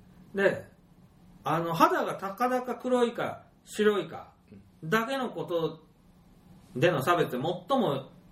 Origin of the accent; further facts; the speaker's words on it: Kansai, Japan; そうするとね、これ悔しいけれども、僕たち関西人って実は